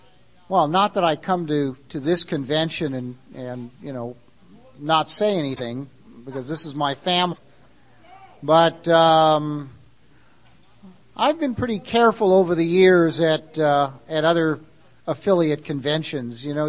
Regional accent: California, United States; And I'm from California. I'm not used to that.

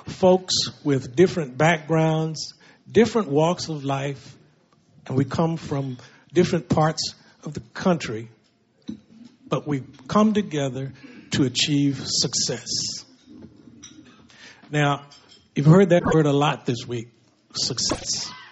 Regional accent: Texas, United States; now in California, United States; I am a native Texan, born and bred and raised in Texas, and that's the state I know and know the best.

